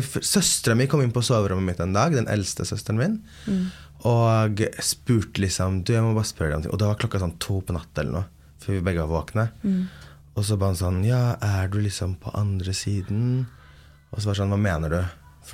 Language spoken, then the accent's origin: Swedish; Örebro, Örebro County, Sweden; born there; jag kommer aldrig leva det livet I Sverige där jag är född.